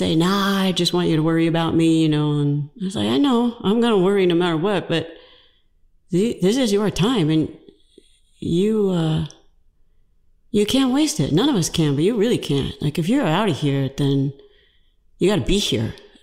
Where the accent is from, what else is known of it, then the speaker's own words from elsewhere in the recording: Georgia, United States; Yeah, and I'm from Georgia, like Vic